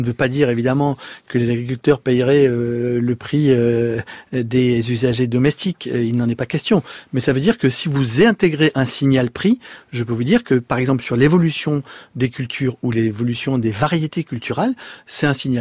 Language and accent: French; Auvergne-Rhône-Alpes, France; Chez nous, dans la Drôme et dans le couloir rhodanien